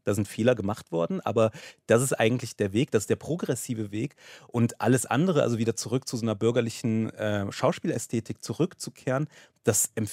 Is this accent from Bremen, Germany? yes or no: no; Munich, Bavaria, Germany; Da möchte ich auch als Münchner dann auch sagen